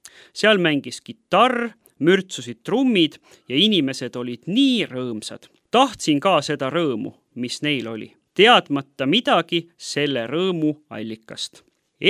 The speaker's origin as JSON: {"language": "Estonian", "town": "Haapsalu", "region": "Lääne County", "country": "Estonia", "tie": "born or raised there", "said": "Olen sündinud ja kasvanud ilusas mereäärses Haapsalu linnas. Vanemad ei olnud kristlased, seega kasvades kiriku ja usuga suurt kokkupuudet polnud."}